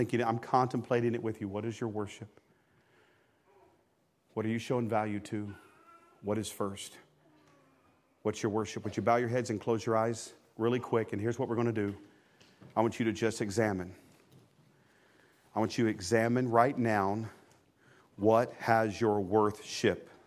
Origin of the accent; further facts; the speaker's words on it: the South, United States; Remember, I'm from the South.